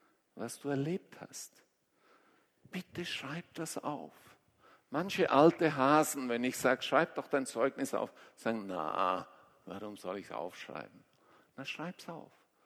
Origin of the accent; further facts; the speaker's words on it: Switzerland; Und dann sagt er: Ich bin Schweizer. Ah, ich auch.